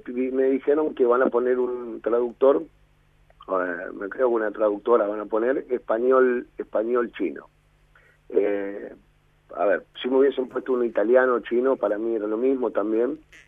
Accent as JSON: {"language": "Spanish", "country": "Argentina", "said": "a nosotros hoy como argentinos"}